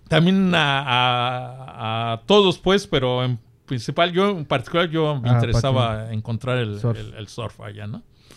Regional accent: Mexico City, Mexico; born there; Nací en la zona de lo que es la delegación Iztacalco. Y a los tres años me llevaron hacia la colonia de Zaragoza, que ya pertenece a la delegación Venustiano Carranza.

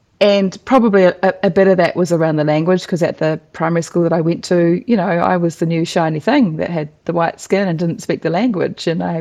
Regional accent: Bay of Plenty, New Zealand; my nan and pop had a beautiful place in a place called Ohiwa Harbour, which is on the eastern sort of near Whakatane. And that was where we spent a lot of our childhood

